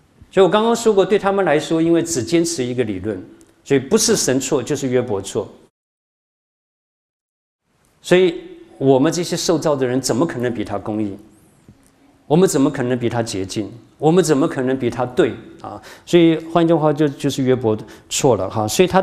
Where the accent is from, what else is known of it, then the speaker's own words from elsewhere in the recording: Shandong, China; 我不晓得是不是咱们山东人个性啊。对不起哈，在座好多山东的学员，对不起，是我这个山东人，不是你们。